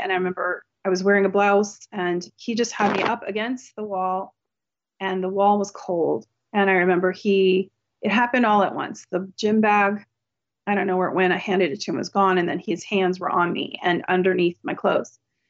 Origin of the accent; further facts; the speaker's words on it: West Coast, United States; I'm not from Delaware. I'm